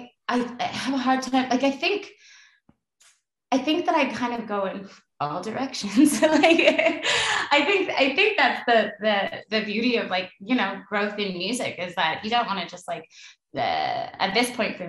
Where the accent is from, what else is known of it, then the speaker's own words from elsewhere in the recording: Mission, British Columbia, Canada; In Canada, where I was raised in Mission, I grew up partially at this like one house